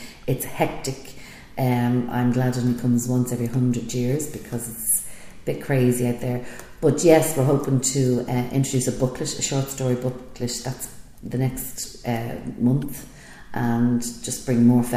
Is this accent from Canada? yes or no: no; Pima, Arizona, United States; Yes, I grew up here in Pima, and my father's the ambulance driver. There was six children in our family